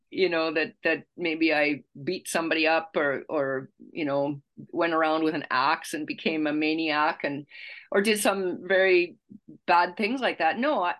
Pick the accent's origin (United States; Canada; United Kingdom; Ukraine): Canada; I grew up in Canada and my parents came from Germany.